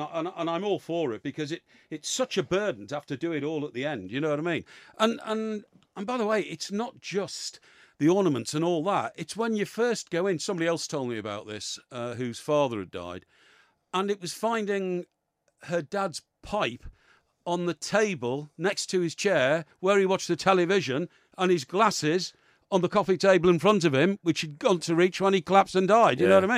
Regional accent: Chester, North West England, United Kingdom; When I grew up in Chester, that's the first weekly paper I worked on

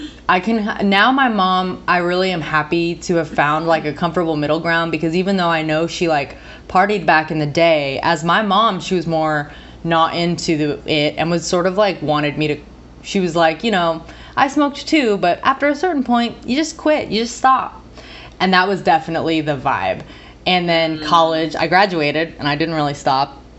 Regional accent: Oregon, United States; But I grew up in Southern Oregon, which is like, technically it's the tip of the Emerald Triangle.

